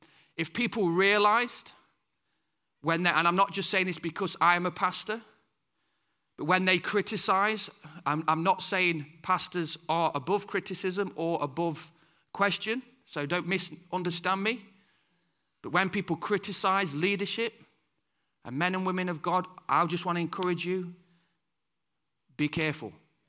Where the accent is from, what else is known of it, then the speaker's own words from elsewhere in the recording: United Kingdom; Sorry, I know we're British, but hey, I'm preaching Bible tonight.